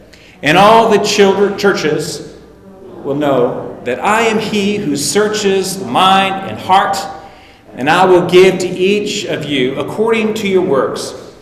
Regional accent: Canada; just chalk it up to the fact that I'm Canadian. Okay? I ain't from around here.

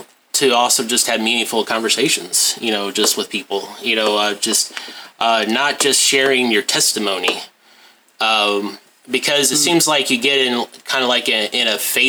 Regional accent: Mexico, Missouri, United States; I'm originally from Mexico, Missouri, and grew up there, and accepted Christ when I was 9

